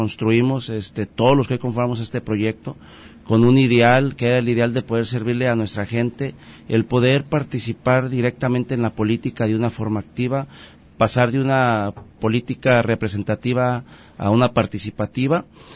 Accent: Autlán, Jalisco, Mexico; es nacido aquí en Autlán. … Yo hice mis estudios aquí.

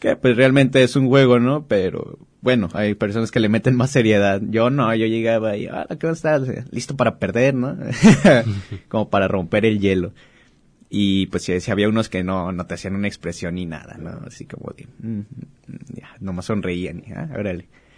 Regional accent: Guadalajara, Jalisco, Mexico; Luego yo también pues soy de Guadalajara, no soy de aquí de Autlán.

